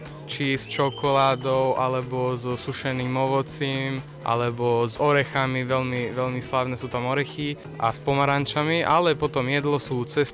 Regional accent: Rome, Lazio, Italy; Slovak is a second language; Som z Ríma, ale moja rodina celá pochádza zo Sicílie, z juhu Talianska.

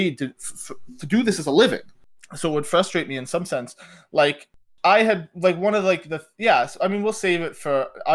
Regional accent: Canada; And I bring up I'm Canadian, we get talking about Canadian television.

